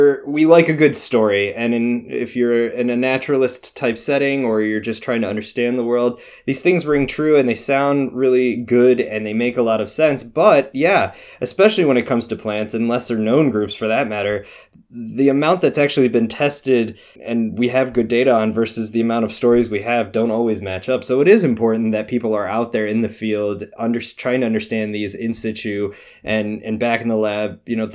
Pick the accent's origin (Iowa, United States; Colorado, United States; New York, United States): New York, United States; I grew up in Western New York where it's not necessarily like Grand Canyon style cliffs, but there are gorges carved out by rivers.